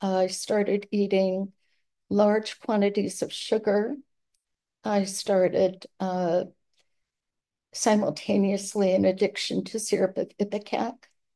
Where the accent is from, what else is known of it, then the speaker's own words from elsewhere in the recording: Cleveland, Ohio, United States; I grew up in Cleveland, Ohio. I was a pretty normal kid.